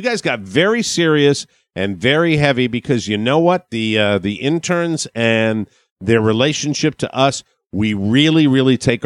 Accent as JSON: {"language": "English", "town": "Glastonbury", "region": "Connecticut", "country": "United States", "tie": "born or raised there", "said": "This is a guy from Glastonbury, my hometown"}